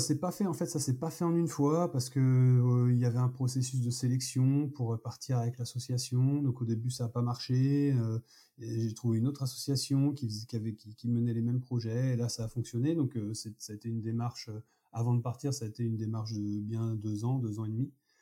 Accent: Paris, Île-de-France, France; born there; je suis vraiment pas issu d'une famille de marins, plutôt d'Auvergnat, et je suis né à Paris

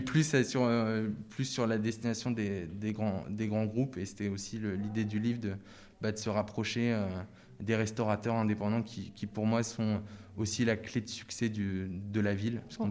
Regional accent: Rouen, Normandy, France; also born or lived in Amiens / Lille; Je viens pas de Paris, je viens de Rouen. Après, j'ai fait une partie de mon internat à Amiens, après je suis parti à Lille, donc j'ai pas mal bougé plutôt dans le nord de la France.

